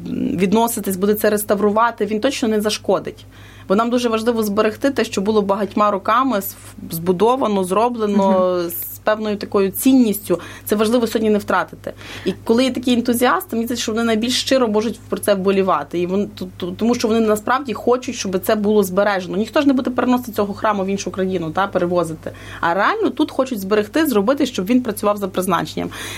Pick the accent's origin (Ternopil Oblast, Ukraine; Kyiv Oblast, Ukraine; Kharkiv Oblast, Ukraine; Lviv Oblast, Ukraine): Lviv Oblast, Ukraine; Lviv; але ми всі львів'яни